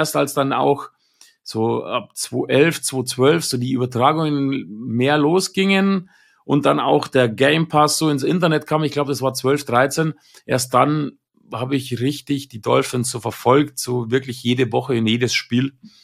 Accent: Ingolstadt, Bavaria, Germany; ich habe gesagt, ich komme aus Ingolstadt

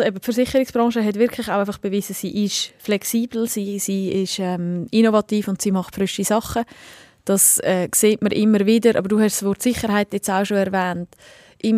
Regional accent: Switzerland; Schauen wir dann auch bei uns in der Schweiz selber, ist das schon so.

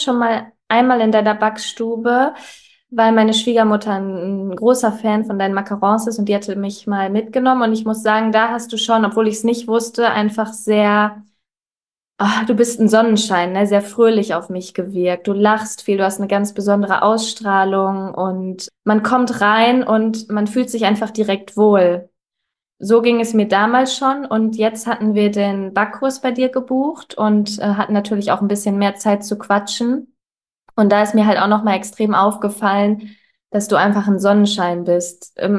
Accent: North Rhine-Westphalia, Germany; born there; moved away as an adult; now in Düsseldorf, Germany; ich bin 29 Jahre alt, gebürtige Ostwestfalin, bin für Studium nach Düsseldorf gezogen

